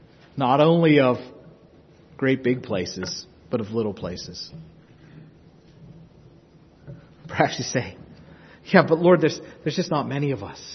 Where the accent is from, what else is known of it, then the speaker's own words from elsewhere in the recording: East Liverpool, Ohio, United States; also born or lived in West Virginia / South Carolina; we had been in South Carolina for a while, but originally we're from Ohio and West Virginia, East Liverpool and Newell.